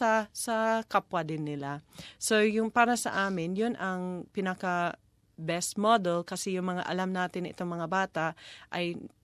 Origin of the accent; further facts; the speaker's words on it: Australia; Tagalog is a second language; also born or lived in Philippines; Siyempre, Australian din ako, pero halos kalahati ng buhay ko ay nasa Pilipinas.